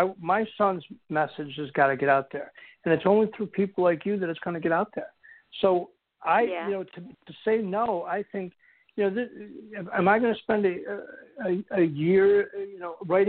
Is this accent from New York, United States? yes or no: yes; Buffalo, New York, United States; We grew up in Buffalo together.